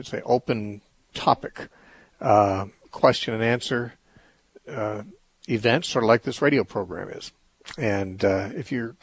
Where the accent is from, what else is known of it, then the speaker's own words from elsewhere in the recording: Temecula, California, United States; once a month, I hold a meeting in Temecula, which is my hometown, though I'm not here very many weekends.